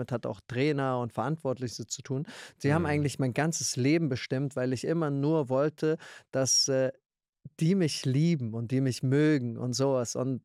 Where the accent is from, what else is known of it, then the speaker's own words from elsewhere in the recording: Ludwigshafen, Rhineland-Palatinate, Germany; Also erstmal sehr, sehr behütet aufgewachsen. Family, meine Eltern noch zusammen gewesen und einmal noch heute zusammen verheiratet in Ludwigshafen. Ludwigshafen am Rhein ist eine Industriestadt.